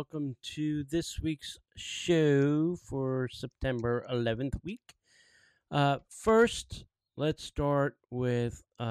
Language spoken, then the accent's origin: English; New Jersey, United States; I lost a friend who was a fellow firefighter in my hometown in New Jersey, and then went on to work in Manhattan.